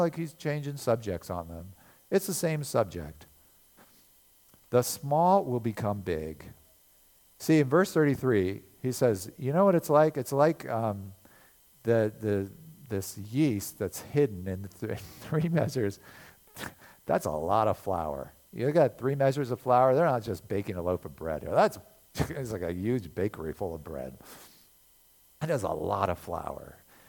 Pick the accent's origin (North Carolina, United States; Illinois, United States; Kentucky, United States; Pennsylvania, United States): Pennsylvania, United States; Lancaster County; But this just where I live in my hometown, Lancaster County, in the nickel mines.